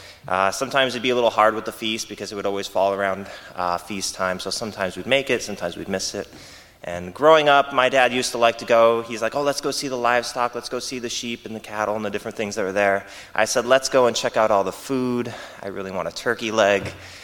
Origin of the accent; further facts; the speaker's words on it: New England, United States; Growing up in New England, every year in the fall, they would have a big fair, and they'd call it the Big E.